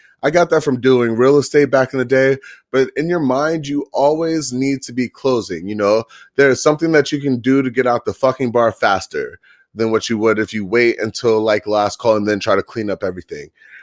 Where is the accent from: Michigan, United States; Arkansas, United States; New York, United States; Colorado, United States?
New York, United States; get my shit back together because, you know, I'm a New Yorker.